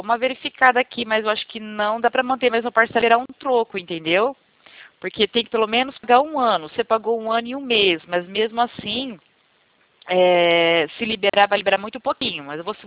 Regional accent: São Paulo, Brazil; Não, eu não sou do Tatuapé, eu sou de São Paulo.

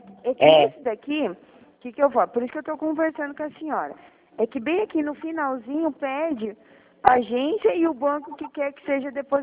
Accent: Dourados, Mato Grosso do Sul, Brazil; Eu sou aqui de Dourados.

